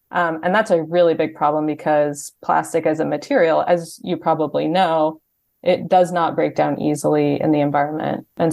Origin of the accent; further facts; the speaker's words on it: Arizona, United States; now in Portland, United States; I live in Portland, Oregon, but I grew up in Arizona. I went to University of Arizona.